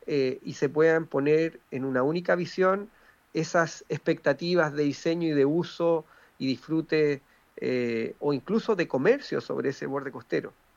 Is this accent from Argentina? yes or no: no; Valparaíso, Chile; para los que somos porteños